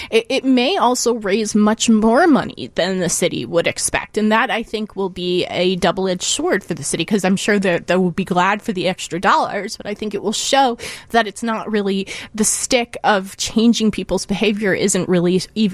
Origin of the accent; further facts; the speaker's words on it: Chicago, Illinois, United States; as a Chicagoan, it was just such an honor to have it here